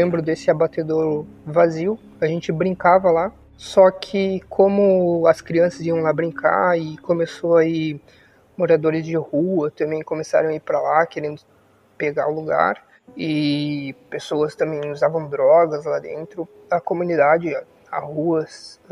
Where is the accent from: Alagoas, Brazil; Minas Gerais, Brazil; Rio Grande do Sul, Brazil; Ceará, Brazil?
Rio Grande do Sul, Brazil; sou do Rio Grande do Sul.